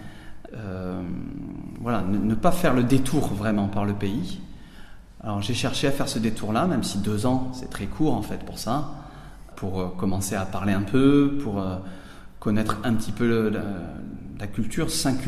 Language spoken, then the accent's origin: French; Rodez, Occitanie, France; J'étais bien inséré dans l'église diocésaine là où j'ai grandi, à Rodez, en Aveyron, en aumônerie.